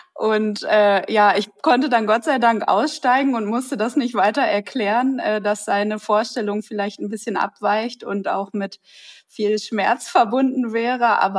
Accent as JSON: {"language": "German", "region": "Hamburg", "country": "Germany", "tie": "born or raised there", "said": "Ich bin 2001, also im neuen Jahrtausend, in Hamburg geboren. Und ich habe einen großen Bruder und bin mit meinen Eltern da aufgewachsen."}